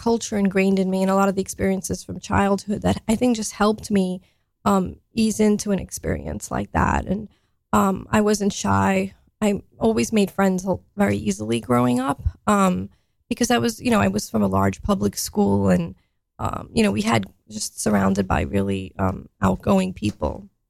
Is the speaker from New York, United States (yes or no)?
yes; Staten Island, New York, United States; So, I grew up, I grew up in Staten Island, New York.